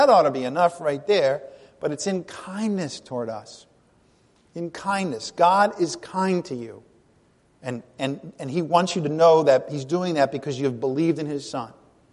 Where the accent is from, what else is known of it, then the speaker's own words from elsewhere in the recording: United States; I'm an American. It works. That's what Americans love, things that work, right?